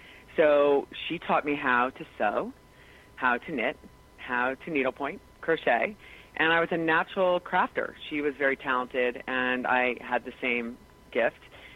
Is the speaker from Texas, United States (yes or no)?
no; New Jersey, United States; Okay, so I was born in New Jersey. I'm a Jersey girl, and I live at the coast where … hangs out, and it's been a really fun place to grow up.